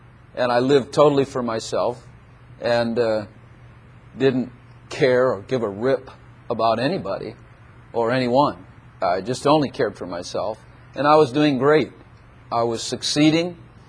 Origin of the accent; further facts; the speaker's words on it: Chicago, Illinois, United States; And I grew up in Chicago mafia. My family was a mess, and so on and so forth.